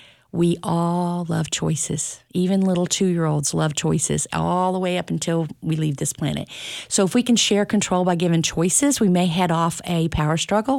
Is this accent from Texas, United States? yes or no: yes; Texas, United States; I am from East Texas, so you can.